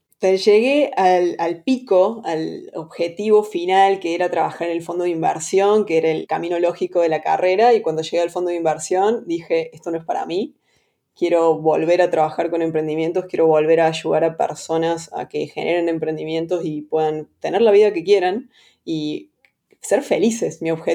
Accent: Córdoba, Argentina; moved away as an adult; now in Buenos Aires, Argentina; soy de Córdoba, centro de Argentina. Cuando tenía 24 o 25, por ahí me fui a ir a Buenos Aires.

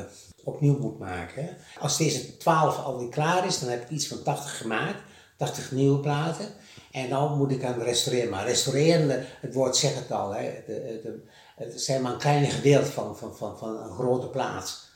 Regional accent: Gelderland, Netherlands; Dat ik helemaal geen Almeloer ben, want ik kom uit de Achterhoek.

